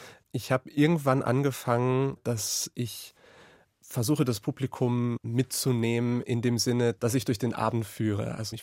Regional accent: Mülheim an der Ruhr, North Rhine-Westphalia, Germany; Also ich bin in Mülheim an der Ruhr geboren und aufgewachsen und das Heimatorchester waren dann

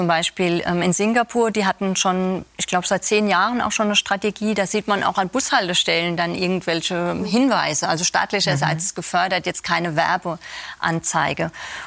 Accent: Aschaffenburg, Bavaria, Germany; ich komme ja aus Aschaffenburg

